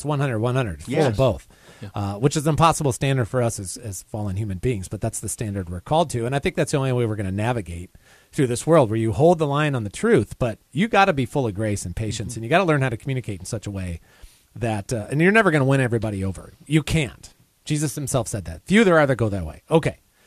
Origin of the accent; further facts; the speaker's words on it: Fayetteville, United States; I grew up in Fayetteville. Well, nothing good comes from Fayetteville